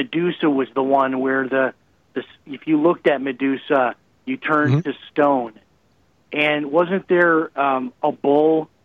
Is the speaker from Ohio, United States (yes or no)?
no; Chicago, Illinois, United States; accent: Chicago; Yeah, there's a little bit of Chicago in there